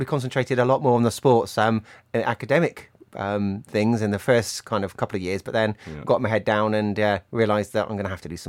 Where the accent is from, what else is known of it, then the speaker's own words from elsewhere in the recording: Yeovil, South West England, United Kingdom; Yeah, over in Yeovil, yes. Yeah, yeah. Born and bred in Yeovil.